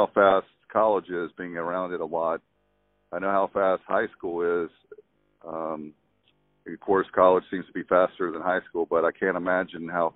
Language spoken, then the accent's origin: English; North Carolina, United States; I'm from North Carolina and the eastern part of the state here at north of Greenville and Williamston